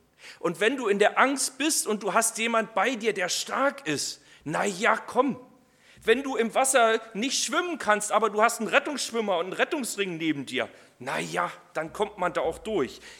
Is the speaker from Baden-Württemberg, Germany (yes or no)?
no; Brandenburg, Germany; Ich war mal in Großstädten, da fahre ich wie ein Verrückter, weil ich komme ja aus der Uckermark. Hier sind ja kaum Autos, kaum Gefahr, kein Problem.